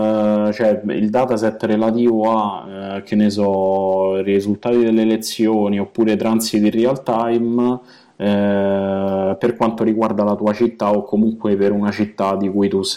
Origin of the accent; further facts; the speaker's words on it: Lazio, Italy; accent: Romanesco; c'ho un terribile accento romanesco che non se ne va più via, e quindi mi dovete tenere così.